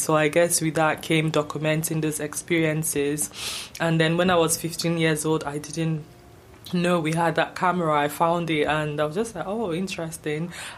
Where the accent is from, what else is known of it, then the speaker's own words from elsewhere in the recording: Lagos, Nigeria; my childhood growing up in Lagos, Nigeria, and just what that was like for me